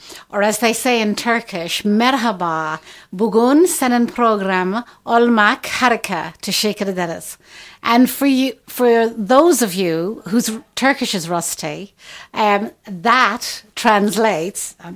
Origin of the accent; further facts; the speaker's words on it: Dublin, Leinster, Ireland; born there; Well, I started life. I was born in Dublin.